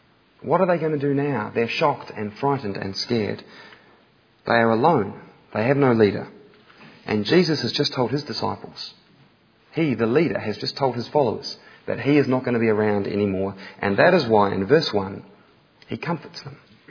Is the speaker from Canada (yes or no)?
no; Canterbury, New Zealand; accent: hint of Australian; I may have a hint of an Australian accent, I am not Australian. This is my home. This is where I'm from. This is where I have grown up. And if it were possible, I'd never leave here.